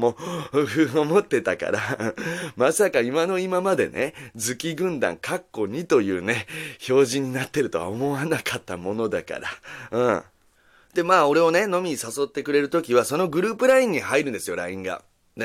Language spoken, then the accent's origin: Japanese; Kyushu, Japan; 結構俺の中では武骨な、まあなんで、九州男児なんですよ。